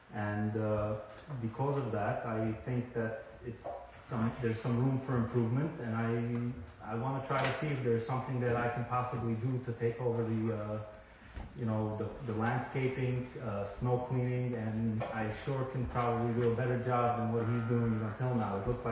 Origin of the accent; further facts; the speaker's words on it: Muncie, Indiana, United States; I grew up in Muncie to begin with.